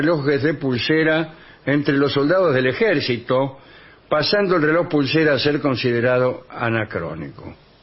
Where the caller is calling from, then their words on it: Monte Grande, Buenos Aires Province, Argentina; de Monte Grande.